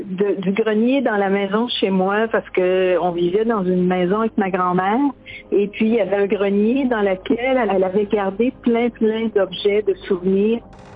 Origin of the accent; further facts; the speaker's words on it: Wendake, Quebec, Canada; toute ma famille Wendat était au village des Hurons, à Wendake. Et puis, j'ai passé mon enfance à Wendake, mes amis étaient là. J'ai vraiment grandi.